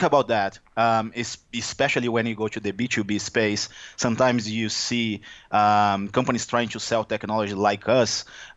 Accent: Brazil; English is a second language; now in United States; I am originally from Brazil, as you can guess based on my accent here. I'm not from the US.

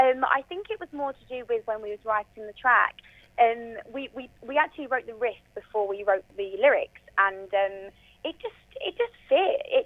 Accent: East of England, United Kingdom; my hometown is Essex.

